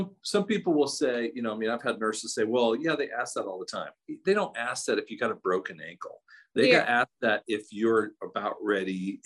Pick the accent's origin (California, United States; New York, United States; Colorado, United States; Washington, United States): Colorado, United States; Denver; now in Tulsa, United States; We're from Denver area. We're in Tulsa right now.